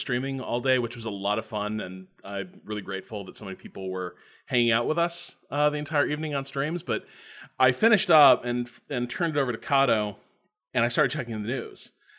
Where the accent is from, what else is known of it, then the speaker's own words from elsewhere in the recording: Indiana, United States; But I grew up in Northwest Indiana.